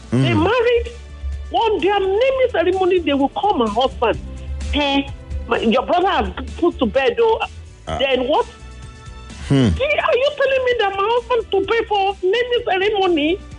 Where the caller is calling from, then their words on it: Isheri, Lagos, Nigeria; I'm calling from Isheri.